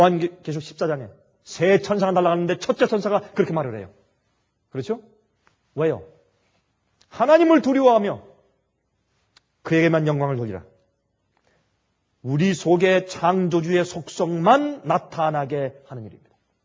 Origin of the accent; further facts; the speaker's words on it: Seoul, South Korea; also born or lived in Busan; 저는 경기도에서 출생해서 서울에서만 살았기 때문에, 물론 이제 어릴 때, 그 피난 간 이후에 제가 부산에서 좀 생활을 했습니다만은, 그러나 저는 서울 사람이니까